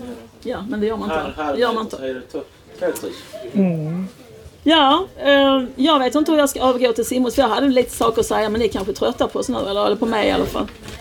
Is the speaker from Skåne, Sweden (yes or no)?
yes; Skåne, Sweden; accent: Scanian; han bara konstaterade att jag pratar mycket skånska idag.